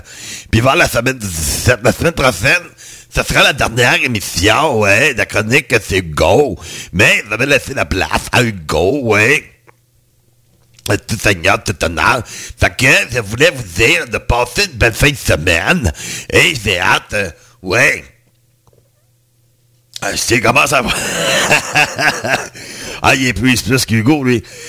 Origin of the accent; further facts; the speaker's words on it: Belgium; parce que je suis un Belge. Donc, ah ouais, c'est clair, je suis Belge